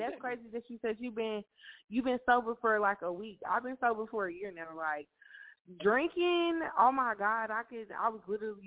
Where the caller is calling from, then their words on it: Dallas, Texas, United States; I'm calling from Dallas, Texas.